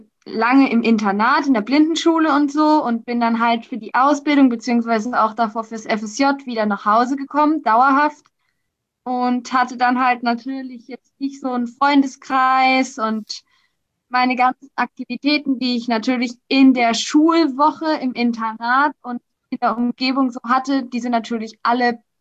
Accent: Karlsruhe, Baden-Württemberg, Germany; Ich komme aus Karlsruhe

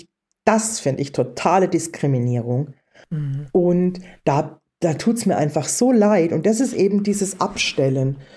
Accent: Weilbach, Bavaria, Germany; wo ich herkomme, vom Land, ein kleines Dorf im Odenwald, heißt Weilbach

